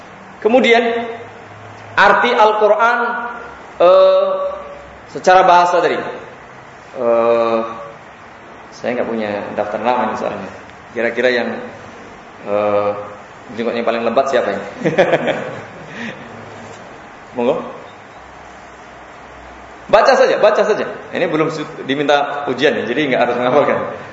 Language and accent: Indonesian; Java, Indonesia; Kalau orang Jawa, karena saya orang Jawa ya